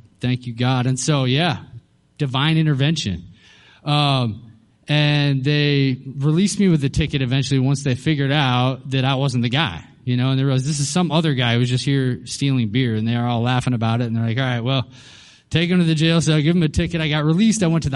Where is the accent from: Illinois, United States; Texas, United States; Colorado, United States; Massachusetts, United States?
Colorado, United States; I grew up in Colorado.